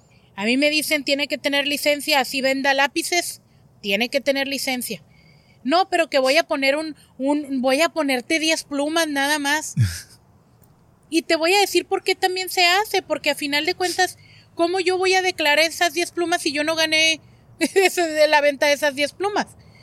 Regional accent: Mexico; moved away; Porque vienes de fuera y tienes que aprender. Yo vengo de la cultura de México en la que si tú ahorita quieres vender tamales, nomás te sales allá afuera.

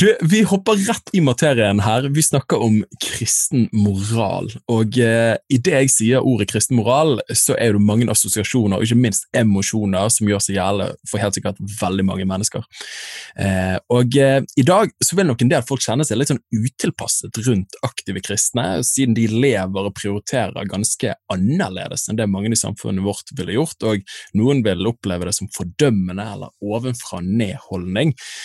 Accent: Bergen, Vestland, Norway

